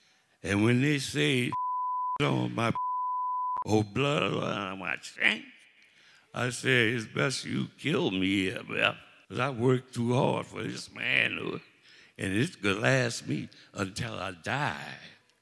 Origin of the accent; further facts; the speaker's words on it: Vashon, Louisiana, United States; because I'm from Vashon, Louisiana, and I come from peace work on plantations.